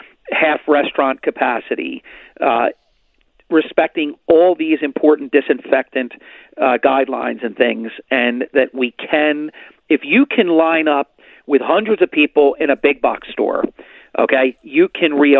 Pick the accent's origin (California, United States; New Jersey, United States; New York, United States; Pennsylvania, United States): New Jersey, United States; Ventnor City; also born or lived in Atlantic City, United States; I was born and raised in Atlantic City, and for a good portion of my life, I was raised in Ventnor City